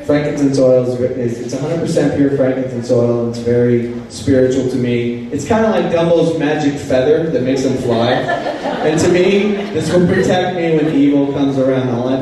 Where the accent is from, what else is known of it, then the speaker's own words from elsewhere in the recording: Riverside, California, United States; moved away as an adult; also born or lived in Utah / Las Vegas; I grew up in Riverside, California, until I was 20. And then moved away, moved to Newport Beach and Utah and Las Vegas, and my family lives in Temecula.